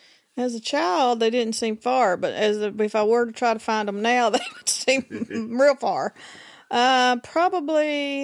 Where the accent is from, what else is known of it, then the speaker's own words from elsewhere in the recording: Blackie, Alberta, Canada; Growing up in Blackie, to me, was wonderful.